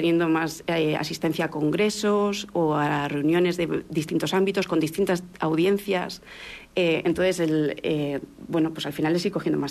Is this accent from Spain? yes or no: yes; Spain; los que venimos de fuera, sobre todo los que venimos de España